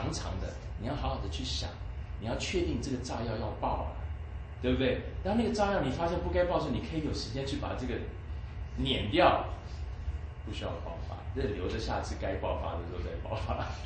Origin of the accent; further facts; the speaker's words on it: China; 那就像我们中国人去吃饭的时候抢付钱的时候